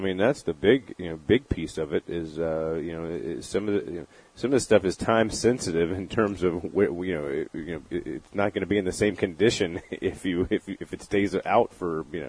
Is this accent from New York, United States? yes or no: no; Destin, Florida, United States; Yeah, my buddy where I grew up in Destin, Florida.